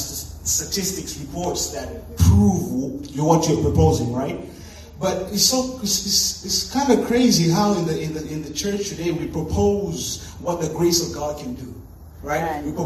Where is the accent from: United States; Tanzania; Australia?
Tanzania; I'm originally from Tanzania. So I was raised in a culture where there weren't many options